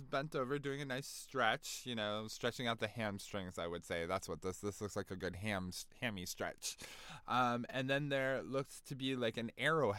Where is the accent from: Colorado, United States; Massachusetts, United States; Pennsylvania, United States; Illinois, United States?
Massachusetts, United States; growing up in Massachusetts, I was dragged to and off Red Sox games